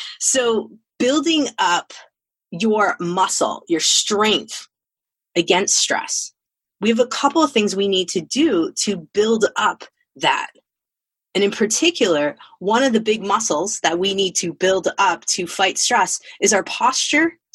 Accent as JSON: {"language": "English", "region": "Illinois", "country": "United States", "tie": "born or raised there", "said": "so our folks in Illinois, in my home state."}